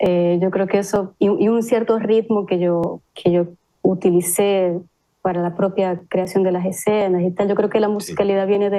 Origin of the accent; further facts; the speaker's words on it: Maracaibo, Zulia, Venezuela; accent: Maracucho; yo soy de Maracaibo.